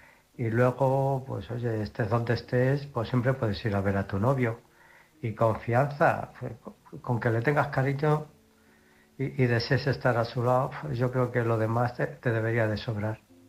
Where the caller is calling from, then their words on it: Illescas, Castilla-La Mancha, Spain; Hola, buenas noches. … de Illescas.